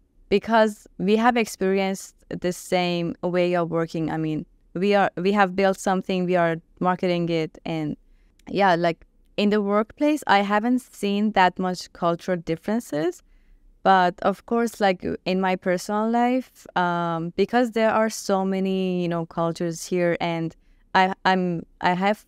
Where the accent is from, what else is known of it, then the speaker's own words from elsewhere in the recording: Iran; for example, I come from Iran